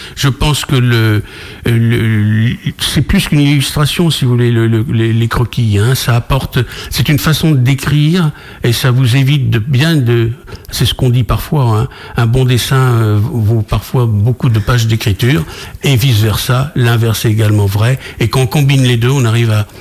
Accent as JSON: {"language": "French", "town": "Rennes", "region": "Brittany", "country": "France", "tie": "born or raised there", "also_born_or_lived": "Paris", "said": "Alors j'ai grandi sur Rennes, le pays rennais."}